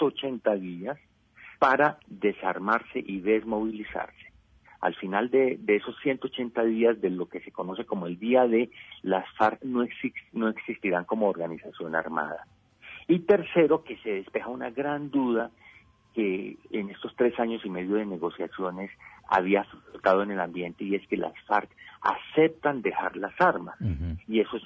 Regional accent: Colombia; por decirles que como colombiano veo que la paz está hoy mucho más cerca que nunca.

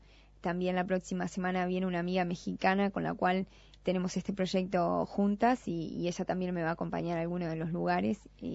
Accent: Florida, Uruguay; Soy de Florida, sí, uh-huh. En la ciudad, en Costas de Arias vivo.

